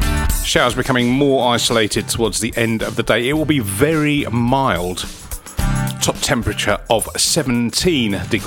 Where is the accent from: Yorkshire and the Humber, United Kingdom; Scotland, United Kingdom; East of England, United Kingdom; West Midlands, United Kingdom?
East of England, United Kingdom; Billericay; I'll start from my hometown, Billericay.